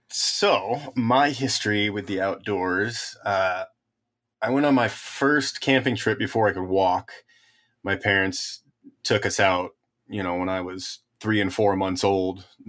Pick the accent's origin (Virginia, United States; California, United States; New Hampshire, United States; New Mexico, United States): California, United States; I grew up in the Sierras, essentially.